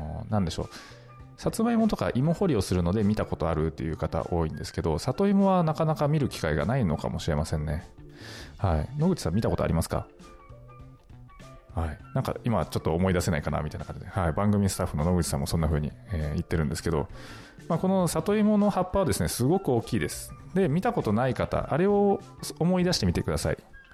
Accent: Nagasaki, Japan; まあ、私九州出身で、まあ、今、長崎県出身、長崎県在住なので

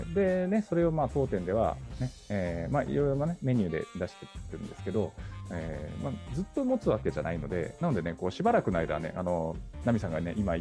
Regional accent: Nagasaki, Japan; ここ長崎、私の出身長崎はですね、お隣の県が1県しかないんで、

